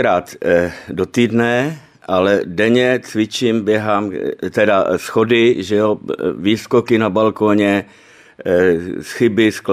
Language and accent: Czech; Prague, Czechia; když jsem se narodil na Žižkově, tak když my jsme bydleli v Koněvové ulici